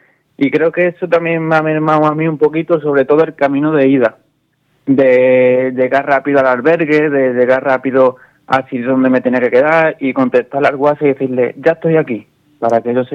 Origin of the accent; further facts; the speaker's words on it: Andalusia, Spain; el primer partido aquí en mi tierra, la cuna de fútbol